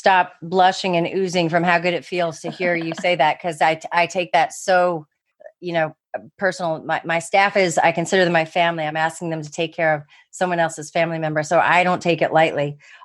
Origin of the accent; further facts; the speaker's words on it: New Jersey, United States; I'd like people to be straightforward with me. I'm from New Jersey. I'm just that way.